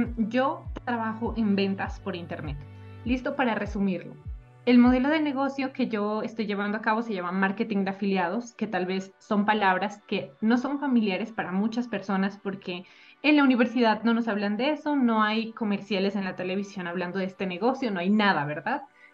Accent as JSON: {"language": "Spanish", "town": "Pasto", "region": "Nariño", "country": "Colombia", "lives_now": "Mexico City, Mexico", "said": "soy de Colombia, soy de Pasto y vivo en Ciudad de México actualmente."}